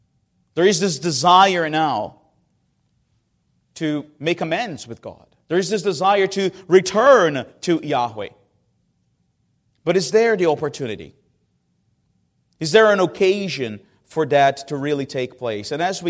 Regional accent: Northeast Region, Brazil; English is a second language; Especially in my region, I come from the Northeast. I am the equivalent, some would say, of a redneck.

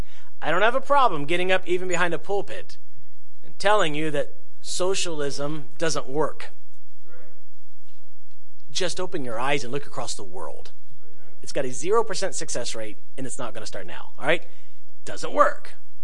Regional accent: United States; And as an American, I can express that and I can vote accordingly.

